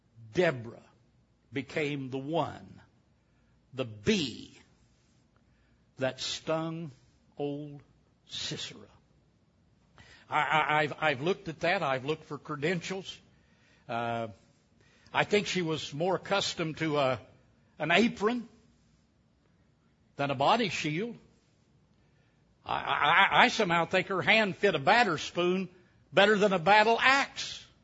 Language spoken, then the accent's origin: English; Kentucky, United States; I'm from Kentucky, where arguably the greatest heavyweight boxer ever came out of Louisville.